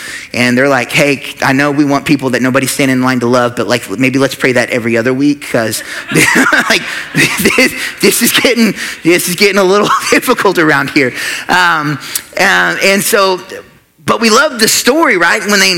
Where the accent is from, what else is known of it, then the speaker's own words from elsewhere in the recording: United States; the thing I'm called to, first and foremost, above being an American, is being a child of God